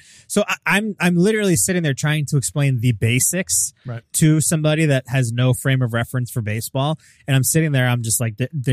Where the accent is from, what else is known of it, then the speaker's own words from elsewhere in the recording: United States; I just growing up in America, you just assume that everybody's like got some understanding of it.